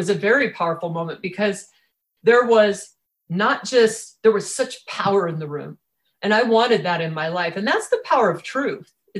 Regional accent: Utah, United States; I mean, I came from Utah, you know?

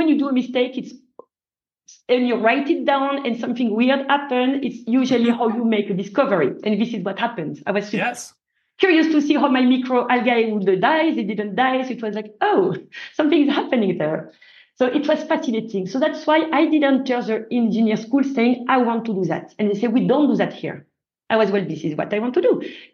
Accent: Tourcoing, Hauts-de-France, France; also born or lived in Belgium; I did grow in north of France, in a little town called Tourcoing. And the houses in front of my parents' house, or where I did grow until I went to the engineer school, were in Belgium.

